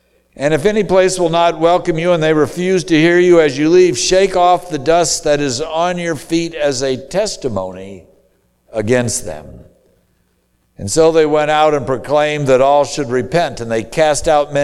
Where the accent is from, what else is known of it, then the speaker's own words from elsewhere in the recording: Springfield, Illinois, United States; For myself, I grew up in Springfield, Illinois.